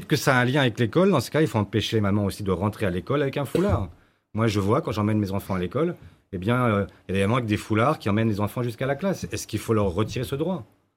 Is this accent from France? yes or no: yes; France; Moi, je suis français, issu de deux cultures, ma mère est vietnamienne, et je me sens 100% français. Parce que ce pays est le mien depuis le premier jour.